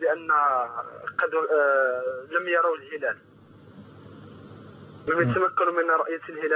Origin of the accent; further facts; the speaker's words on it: Morocco; أنا من المغرب، ولكن بالنسبة للصيام صمت معكم.